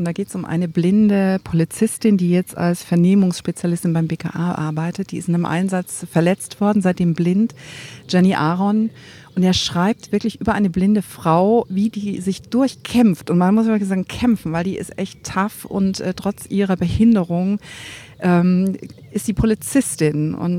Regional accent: Schleswig-Holstein, Germany; Ich komme aus der Haseldorfer Marsch

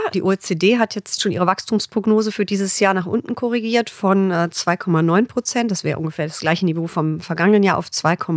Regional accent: Düsseldorf, North Rhine-Westphalia, Germany; Ich komme ja aus Düsseldorf

